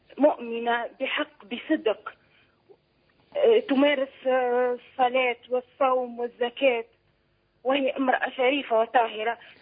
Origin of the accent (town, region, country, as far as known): Tunisia